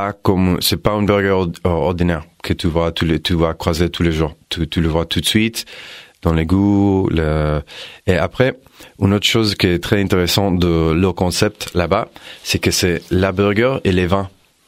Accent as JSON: {"language": "French", "country": "United States", "tie": "born or raised there", "second_language": "French", "lives_now": "France", "said": "comme américain, j'ai grandi aux États-Unis"}